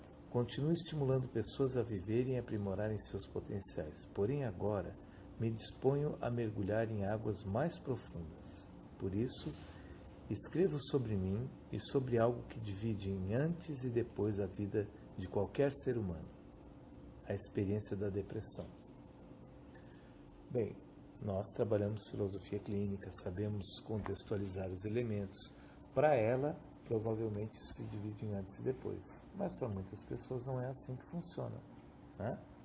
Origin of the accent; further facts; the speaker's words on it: São Paulo, Brazil; sou paulista de criação e paulistana de alma, o que já diz muito sobre mim.